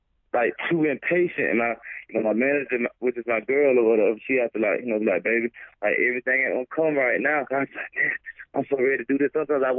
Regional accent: Georgia, United States; As soon as I start talking, they be like, you ain't from here. Where are you from? And I be like, I'm from Georgia.

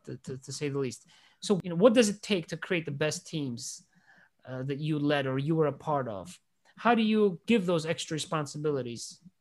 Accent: Georgia; I follow the Italian team growing up in the Republic of Georgia. Since the age of four

